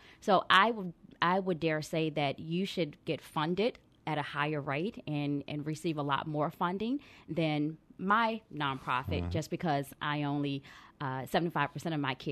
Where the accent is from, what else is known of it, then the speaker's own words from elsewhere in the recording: Maryland, United States; Well, I'm from Maryland. I am from Maryland, but there are definitely some Southern roots there, obviously. But being from the D.C. metropolitan area, we try to act like big city folks.